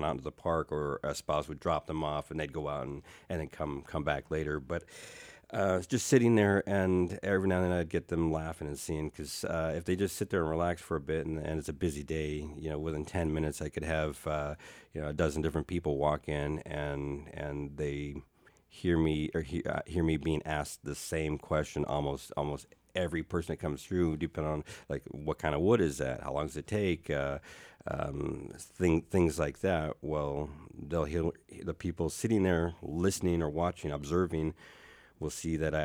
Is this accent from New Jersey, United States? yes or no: no; Alaska, United States; Okay, we're from Alaska, but not everybody in Alaska is an Eskimo. We have a lot of different tribes here in the Southeast Alaska, the Tlingit people, which we are.